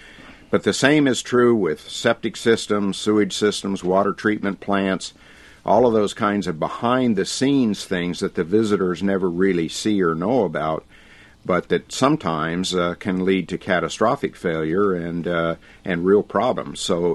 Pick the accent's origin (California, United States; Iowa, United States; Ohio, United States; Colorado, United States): Colorado, United States; Mesa Verde; I grew up in Mesa Verde, as you mentioned, and I know that the water line that brings fresh water for all of the park visitors and so forth into the park comes out of the San Juan Mountains